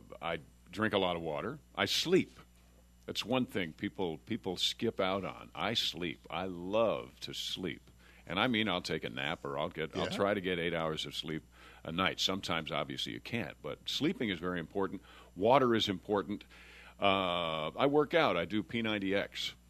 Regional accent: New York, United States; I'm from New York.

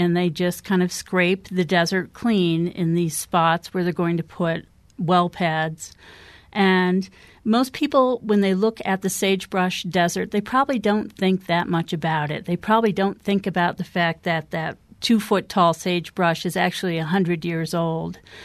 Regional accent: East, United States; I am not a Westerner. I'm from the East, and so being spending any kind of time in the West was really interesting to me

